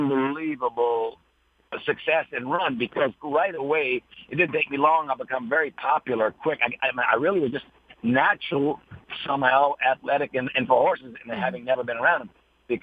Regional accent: Erath, Louisiana, United States; This was in Louisiana, a little town called Erath, Louisiana

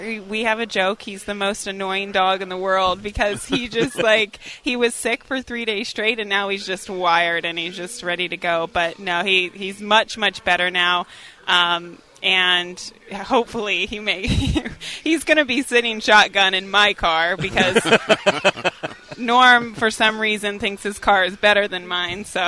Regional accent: Maryland, United States; And you know, I'm from Maryland. Okay? They need to be good crab cakes.

